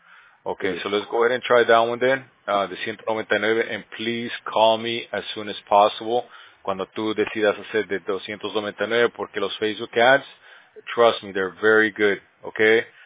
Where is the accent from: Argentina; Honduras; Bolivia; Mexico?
Bolivia; now in United States; casi no he conocido a bolivianos aquí en California. Aquí no hay nada. Yo creo que soy el único boliviano aquí en California.